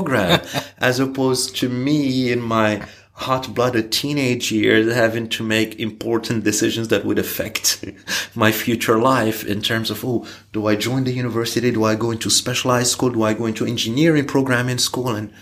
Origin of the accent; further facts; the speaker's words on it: Casablanca, Casablanca-Settat, Morocco; I'm from Casablanca, Morocco. So that would still be the geographical home according to my passport.